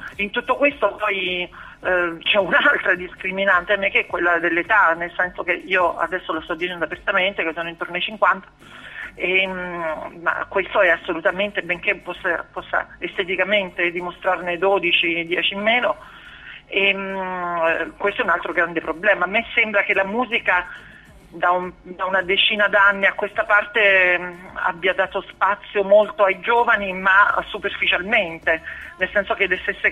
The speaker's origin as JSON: {"language": "Italian", "town": "San Giovanni Rotondo", "region": "Apulia", "country": "Italy", "tie": "born there", "said": "sono nata a San Giovanni Rotondo nella clinica di Padre Pio"}